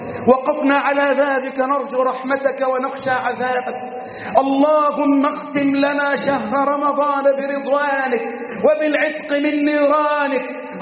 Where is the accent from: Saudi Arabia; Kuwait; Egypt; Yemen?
Egypt; بلدنا مصر